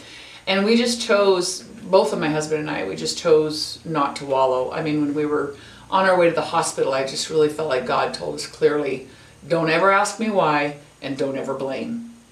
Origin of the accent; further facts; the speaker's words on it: Spokane, Washington, United States; I'm from Spokane, Washington. I'm married with children and grandchildren